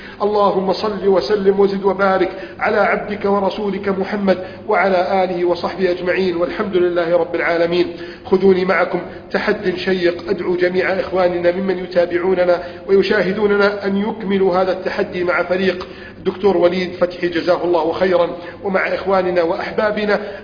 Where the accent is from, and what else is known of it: Egypt